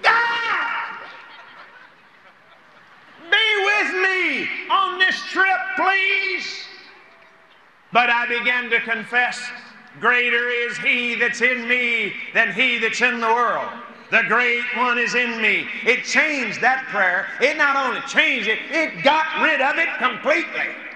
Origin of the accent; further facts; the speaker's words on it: United States; I'm an American. I love my country.